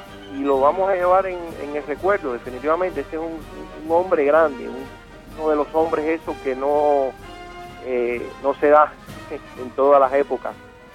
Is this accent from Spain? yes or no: no; Cuba; lo que yo como persona o ser humano y como cubano me representaba